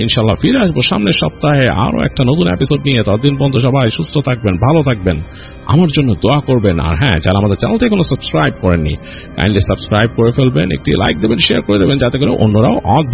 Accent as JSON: {"language": "Bangla", "town": "Mohammadpur", "region": "Dhaka Division", "country": "Bangladesh", "said": "আমি নিজে মোহাম্মদপুরের ছেলে, আমি জানি আমাদের এই এলাকা অনেক রকম এরকম ঘটনা প্রচলিত আছে"}